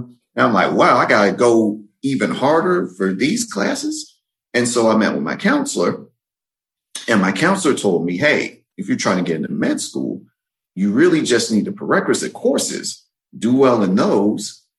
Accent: Atlanta, Georgia, United States; growing up in Atlanta, Georgia, around that time, I was born in 86.

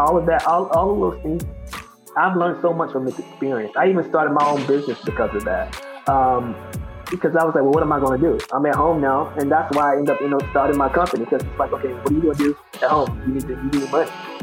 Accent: North Carolina, United States; I did not smoke marijuana. I was being from North Carolina, I'm just like, no, I'm not doing it.

